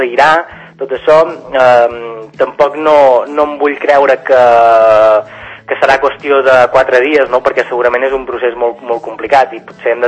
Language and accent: Catalan; Catalonia, Spain; què podem aportar nosaltres com a catalans per a la construcció nacional dels països catalans